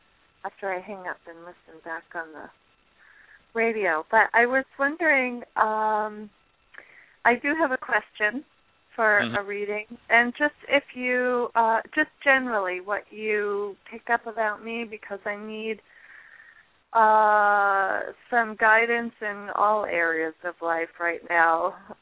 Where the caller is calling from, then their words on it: New England, United States; New England.